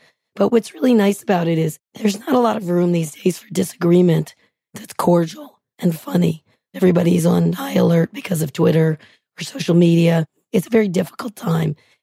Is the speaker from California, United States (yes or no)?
yes; San Francisco, California, United States; I'm from San Francisco and all that brings to it.